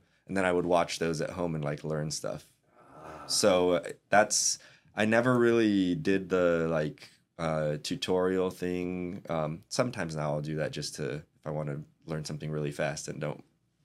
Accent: Mexico; so I grew up in Mexico, in kind of a, like out in the country, very rural area.

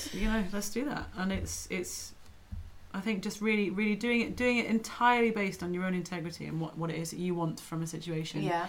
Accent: Edinburgh, Scotland, United Kingdom; I grew up in Edinburgh, which is another metropolis, but it does not have the same size or scale of scene as London.

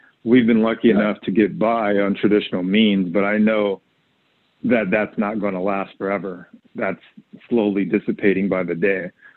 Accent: California, United States; now in Los Angeles, United States; I'm originally from Los Angeles County. And I know that's kind of rare as far as LA is concerned, because everyone's from somewhere else usually. But I'm actually from

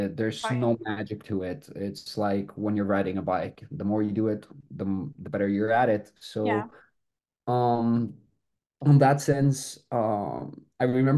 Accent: Colombia; English is a second language; I come from Colombia, and it's very funny because generally like gear there, like cameras, DSLRs, everything's like extremely expensive

